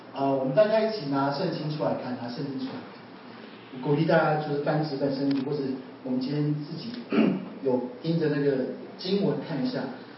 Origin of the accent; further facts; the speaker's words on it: Pingtung County, Taiwan; 我不是脏话人，我是屏东人。